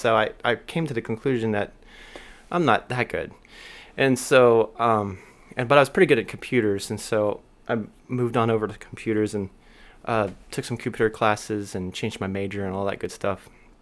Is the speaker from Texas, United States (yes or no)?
yes; Corpus Christi, Texas, United States; And so anyway, basically I'm from Corpus Christi.